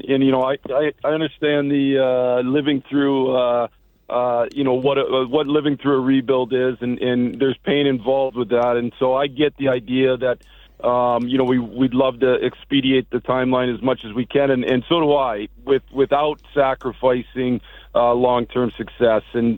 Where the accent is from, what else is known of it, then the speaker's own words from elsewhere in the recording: Michigan, United States; I grew up in Michigan